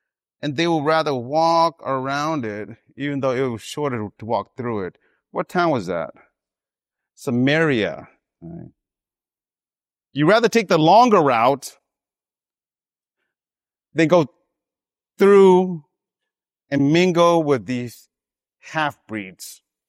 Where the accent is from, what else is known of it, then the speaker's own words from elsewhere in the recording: California, United States; also born or lived in Minnesota, United States; Yeah, I grew up in California, And when I got to Minnesota, it's pretty cold there.